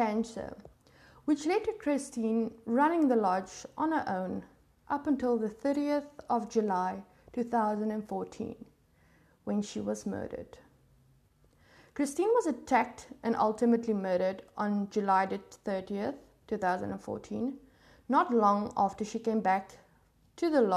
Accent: South Africa; first language Afrikaans; English is a second language; I am from South Africa. Obviously, my home language is Afrikaans and English is second, meaning I basically never speak English at home, except for on my posts.

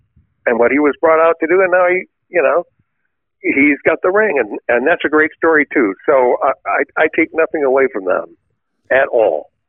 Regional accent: Ann Arbor, Michigan, United States; you know, I'm from Ann Arbor, Michigan. My father was a professor at the University of Michigan. I went to University of Michigan High School.

